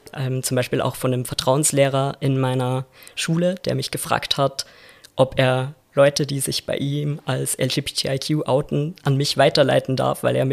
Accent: Laakirchen, Upper Austria, Austria; Ich komme ursprünglich aus Lackirchen in Oberösterreich.

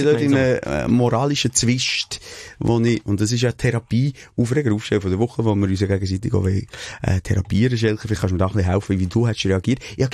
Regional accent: Switzerland; wir als Schweizer

